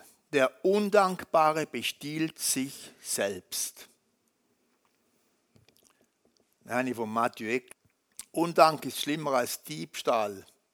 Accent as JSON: {"language": "German", "country": "Switzerland", "said": "Wie sind wir Schweizer orientierungslos, was anbelangt?"}